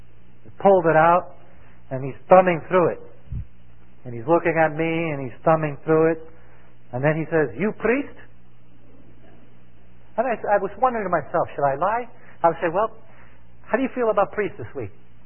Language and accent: English; New York City, New York, United States; I grew up in New York City, so I know nothing about farming